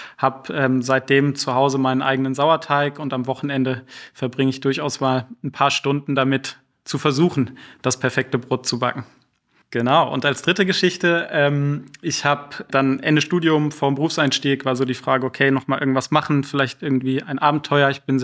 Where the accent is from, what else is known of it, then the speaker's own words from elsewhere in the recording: Freiburg, Baden-Württemberg, Germany; moved away as an adult; Ich komme ursprünglich aus Freiburg, aus Süddeutschland, da groß geworden.